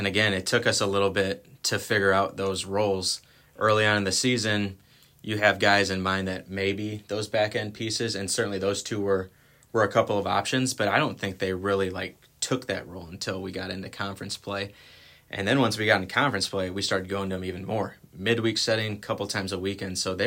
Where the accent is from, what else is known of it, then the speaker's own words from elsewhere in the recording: Racine, Wisconsin, United States; also born or lived in Burlington; I did say I was from Racine, Wisconsin, so my family moved out to Burlington my freshman year.